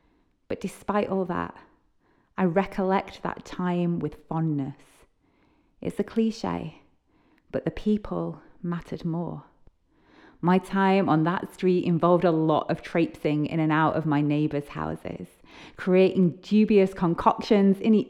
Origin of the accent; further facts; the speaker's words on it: Liverpool, North West England, United Kingdom; I was born in Liverpool in the 80s, spending my earliest years in squats and shared flats in areas like Toxteth, places with a history of protests, riots, and community campaigns against issues like racism, police brutality, and poverty.